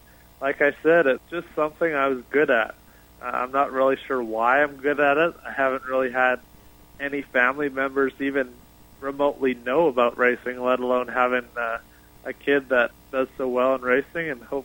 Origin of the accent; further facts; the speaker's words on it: Canada; let alone race in Canada, my home country, for the first race.